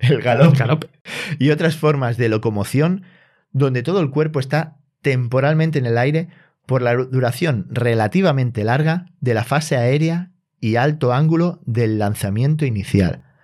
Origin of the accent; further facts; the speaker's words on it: Spain; Media italiana, que es como los españoles, que no somos muy altos.